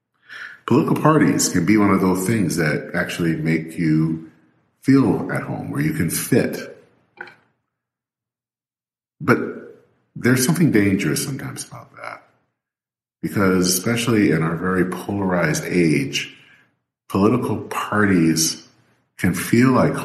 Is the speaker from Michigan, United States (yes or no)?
yes; Michigan, United States; now in Minnesota, United States; I've lived here in Minnesota now for over 25 years. I still call Michigan my home state.